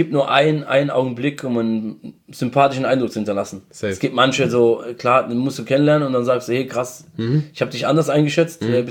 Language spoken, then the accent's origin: German; South Governorate, Lebanon; Genau, wir kommen aus Südlibanon.